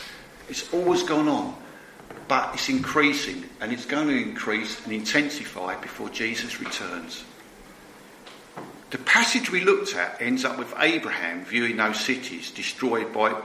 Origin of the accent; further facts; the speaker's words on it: London, United Kingdom; I grew up mainly in South and North London, so I saw lots of traffic, high rises, hustle and bustle. I didn't see a lot of agriculture or ploughs, though.